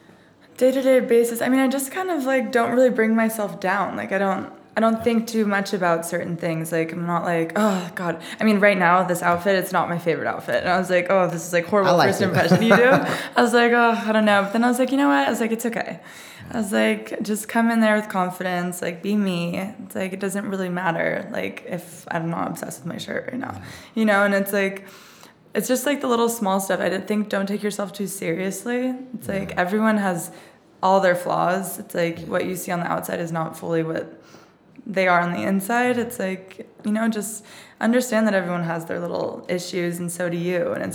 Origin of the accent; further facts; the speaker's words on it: Laguna Niguel, California, United States; also born or lived in Mission Viejo; But growing up, we started in Mission Viejo. I lived there until I was 8. And then we moved to Laguna Niguel.